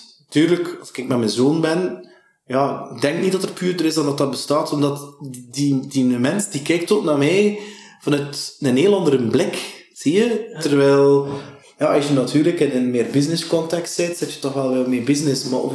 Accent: Flanders, Belgium; accent: West Flemish; moved away as an adult; also born or lived in Brussels / Leuven; Maar ik heb wel de tongval, maar mezelf beschouw ik niet als de klassieke West-Vlaming.

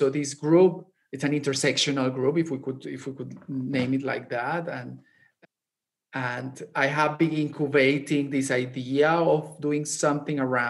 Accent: Barranquilla, Atlántico, Colombia; English is a second language; because I grew up in Barranquilla, many of the people that I am portraying are colleagues, because the art scene in the town is like, it's a big town, but it is still relatively small.

